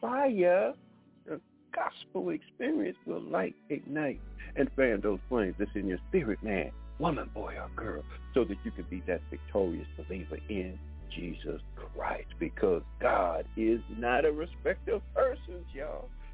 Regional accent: Detroit, Michigan, United States; also born or lived in Pine Bluff; Y'all know, I grew up in Detroit, yes. But this is my birthplace that I had to come back

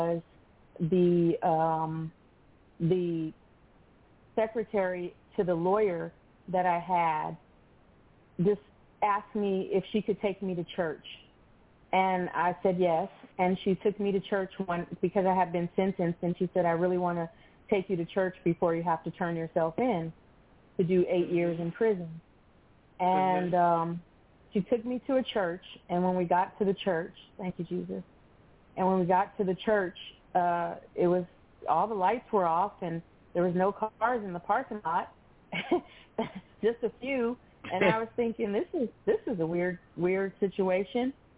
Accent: Chicago, Illinois, United States; But when we grew up in Chicago, my mom basically would tell us about the Lord

